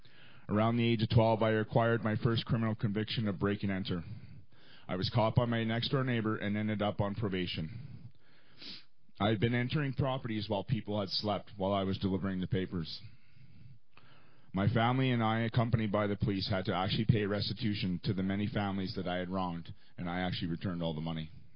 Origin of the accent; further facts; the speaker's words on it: Edmonton, Alberta, Canada; I'm actually from Edmonton. I am 42 years old.